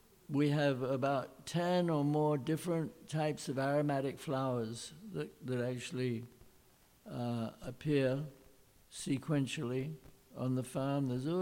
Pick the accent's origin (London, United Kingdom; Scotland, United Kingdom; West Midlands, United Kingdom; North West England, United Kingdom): London, United Kingdom; I'm from London, you know, I was a fashion photographer.